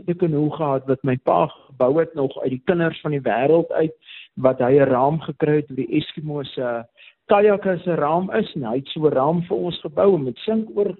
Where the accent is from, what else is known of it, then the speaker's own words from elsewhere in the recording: Laingsburg, Western Cape, South Africa; Ek het op Blensburg is gebore daar groot geword